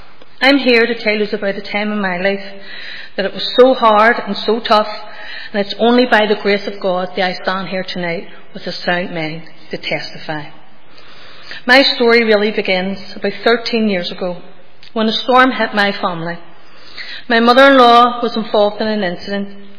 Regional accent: Northern Ireland, United Kingdom; I grew up in the Shankill Road

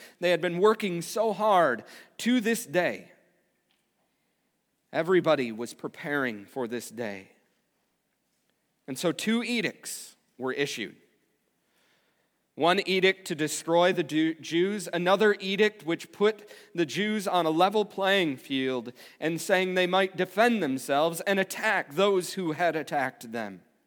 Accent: United States; As an American, we take the 4th of July off, where the Declaration of Independence was signed, and therefore the U.S. was established.

